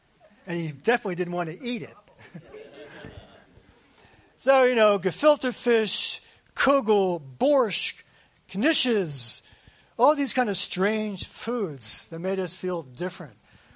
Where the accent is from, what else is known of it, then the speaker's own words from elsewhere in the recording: Pikesville, Maryland, United States; So as I grew up Jewish in Pikesville, I began to wish that I wasn't so different.